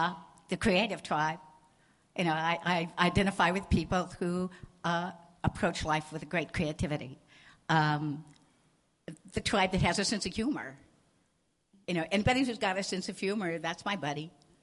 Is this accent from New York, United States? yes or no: no; Austin, Texas, United States; also born or lived in Stuttgart, Germany / Berlin, Germany; I was born in Stuttgart, Germany, and I grew up in Berlin. My father was American military. He was counterintelligence. I spent the rest of my childhood in Texas, in Austin, Texas.